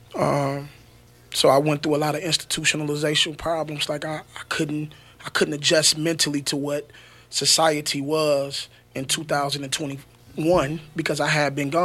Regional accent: Muskegon Heights, Michigan, United States; So I'm from Muskegon Heights, born and raised.

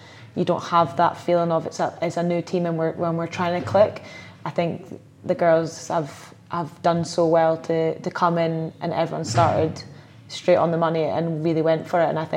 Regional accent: Scotland, United Kingdom; yeah, obviously being Scottish, I was well aware of it being here

